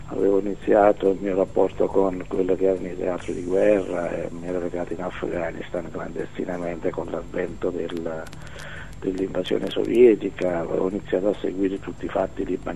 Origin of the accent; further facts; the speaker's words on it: Naples, Campania, Italy; partendo dal presupposto che sono napoletano, che parlavo la stessa lingua e tutto